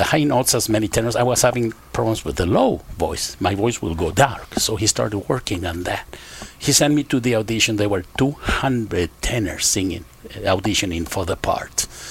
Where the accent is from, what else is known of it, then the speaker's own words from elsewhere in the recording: Aguascalientes, Mexico; I had a friend in my hometown in Aguascalientes, Mrs. Alina Luján, who was an opera fan. My hometown during those days was not very big, 500,000 population.